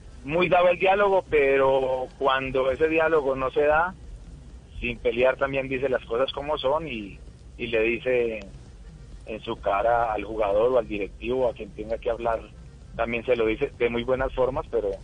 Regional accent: Colombia; Me encantaría Colombia porque quiero mucho mi tierra, porque quiero estar con la familia, con mis amigos

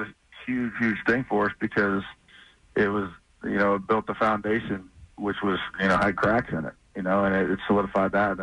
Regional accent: Daytona Beach, Florida, United States; Yeah, I mean, well, I'm from Daytona originally

